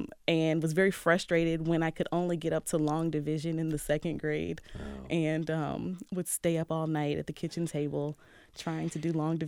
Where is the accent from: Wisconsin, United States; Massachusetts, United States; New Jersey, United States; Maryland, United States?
Maryland, United States; Hyattsville; So Prince George's County is a suburb of D.C., probably 5 minutes from the D.C. borders where I grew up in Hyattsville, Maryland.